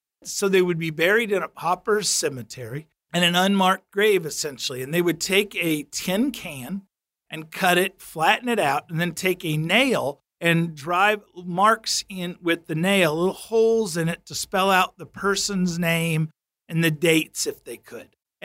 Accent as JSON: {"language": "English", "town": "Ozark", "region": "Missouri", "country": "United States", "tie": "born or raised there", "said": "a lot of those headstones are still in the cemetery in my hometown in Ozark, Missouri"}